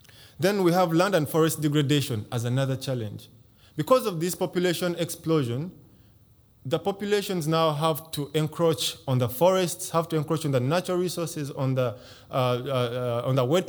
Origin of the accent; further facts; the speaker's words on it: Uganda; I come from Uganda and I know that our country produces a lot of food, nutritious food.